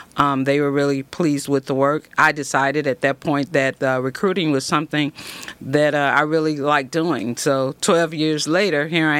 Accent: Chicago, Illinois, United States; moved away as an adult; now in Texas, United States; Yes, that's correct. I grew up on the south side of Chicago. Was tired of being cold.

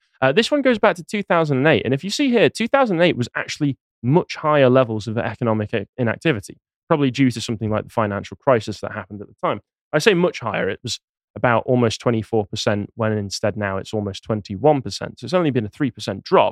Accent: Crewe, North West England, United Kingdom; My hometown of Crewe is on there as well.

